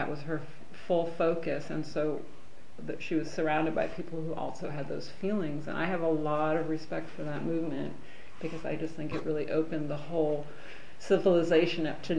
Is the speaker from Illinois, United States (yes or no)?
no; California, United States; I was born in 1968 in Northern California, just across the bridge from San Francisco